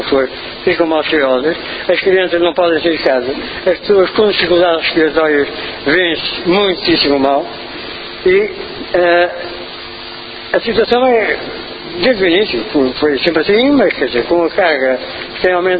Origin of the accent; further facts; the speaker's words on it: Figueira da Foz, Coimbra, Portugal; Eu venho do Conselho da Figueira da Foz, onde há duas unidades industriais da empresa Lusiaco.